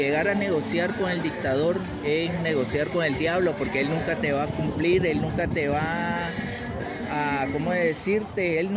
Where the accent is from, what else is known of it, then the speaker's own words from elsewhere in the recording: Nicaragua; moved away as an adult; me siento tan feliz, tan contento como nicaragüense, ver que nosotros los exiliados seguimos aquí en resistencia, seguimos nuestras tradiciones